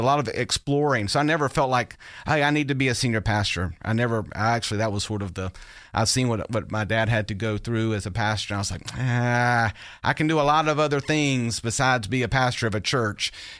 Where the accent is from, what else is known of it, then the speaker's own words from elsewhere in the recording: Port Wentworth, Georgia, United States; Well, I grew up outside of Savannah, Georgia. My dad was a Baptist pastor. And so I grew up in the 70s and 80s in a little town called Port Wentworth, Georgia.